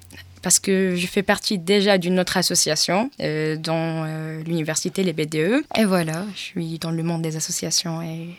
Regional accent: Morocco; Du Maroc.

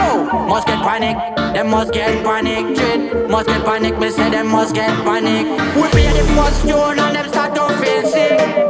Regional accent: France; en tant que français

